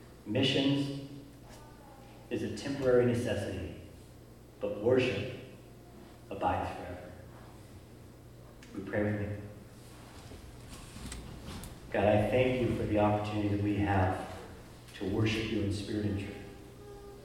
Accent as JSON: {"language": "English", "region": "California", "country": "United States", "moved": "as an adult", "said": "I'm in a foreign land. I'm from California, but I'm from a brown California. This is a foreign land for me."}